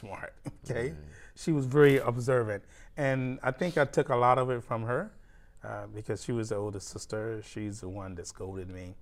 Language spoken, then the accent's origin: English; Richmond, Virginia, United States; I grew up in the Richmond area, Richmond and Petersburg area, most of my life.